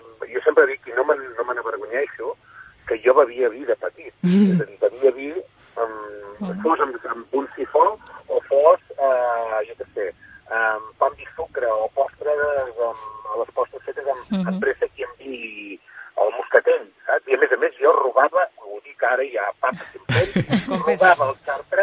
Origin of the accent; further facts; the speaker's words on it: La Riera de Gaià, Catalonia, Spain; alguns coneguts d'aquí del meu poble, jo soc de la Riera de Gaià